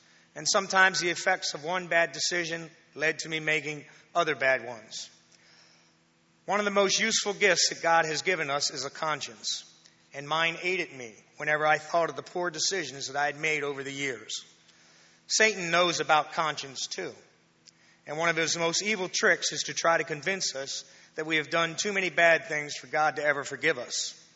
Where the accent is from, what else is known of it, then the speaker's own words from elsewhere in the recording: Marietta, United States; I grew up here in Marietta as a boy. I attended CBC back when it was known as Congregational Bible Church.